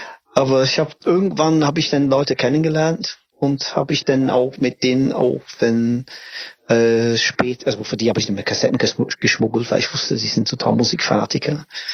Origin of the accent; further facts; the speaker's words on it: England, United Kingdom; German is a second language; nein, ich komme aus England.